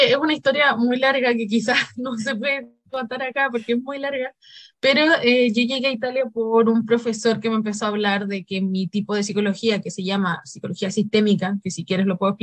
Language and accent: Spanish; Chile; Yo soy de Chile originalmente. De Chile soy de un pequeño pueblito y me fui a hacer la universidad, a la gran ciudad